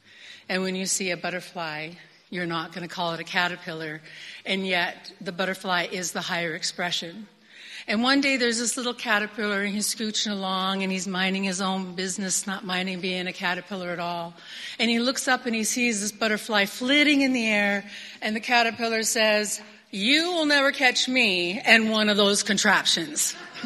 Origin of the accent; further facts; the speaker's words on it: Rocky Boy, Montana, United States; So, yeah, I'm from the Cree Nation. I'm of the Chippewa Cree Tribe of Rocky Boy, Montana. And I come from a family of storytellers, like my father was.